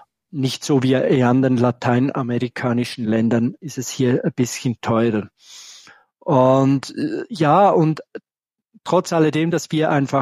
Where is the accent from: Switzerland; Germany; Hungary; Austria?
Switzerland; wir als Schweizer, wo gerne Käse essen.